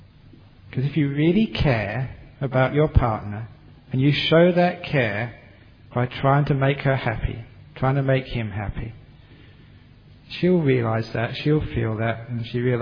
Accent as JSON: {"language": "English", "region": "England", "country": "United Kingdom", "said": "because being an Englishman I like chips."}